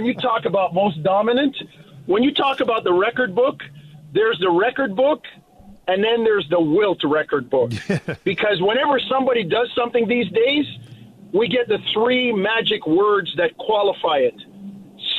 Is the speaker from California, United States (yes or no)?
no; Queens, New York, United States; I love all the takes on every sport, especially as a kid growing up in Queens.